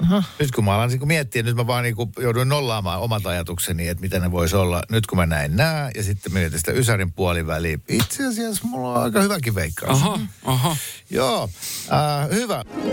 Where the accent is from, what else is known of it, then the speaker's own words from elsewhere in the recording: Kerava, Uusimaa, Finland; Keravalta, joka on taas mun kotikaupunki.